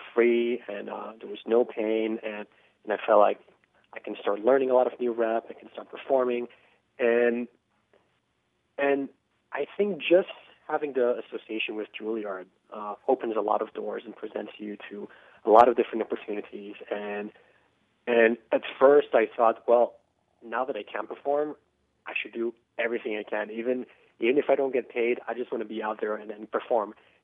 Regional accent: Israel; I'm originally from Israel

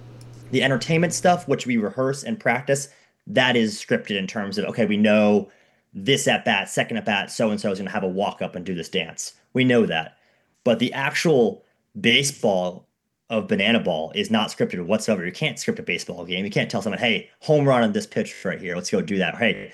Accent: Boston, Massachusetts, United States; and I'm from the Boston area

